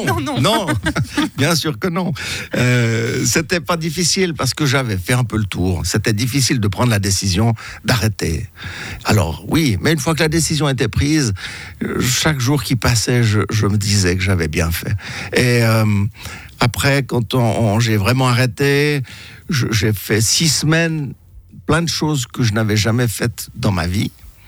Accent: Vaud, Switzerland; nous sommes originaires des Ormonts

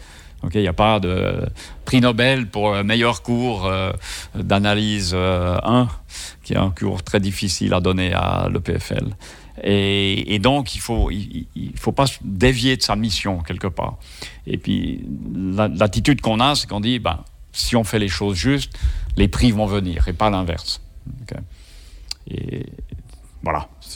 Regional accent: Switzerland; Puis moi je venais de débarquer des États-Unis, donc ils ont dû rater un épisode, mais c'était sympa qu'ils reconnaissent l'arrivée, le retour d'un Suisse en Suisse.

